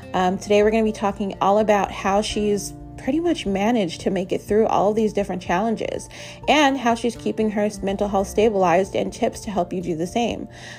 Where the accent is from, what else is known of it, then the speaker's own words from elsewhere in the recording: New Jersey, United States; also born or lived in Florida / Boston / Maryland / Washington DC; I am originally from New Jersey.